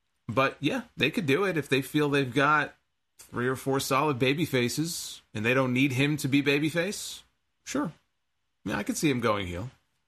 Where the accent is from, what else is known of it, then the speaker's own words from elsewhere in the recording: New York, United States; It's all the same to me. I'm from New York.